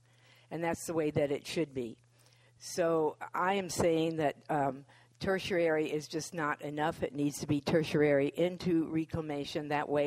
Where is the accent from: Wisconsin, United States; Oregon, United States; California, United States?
California, United States; Morro Bay; I'm from Morro Bay.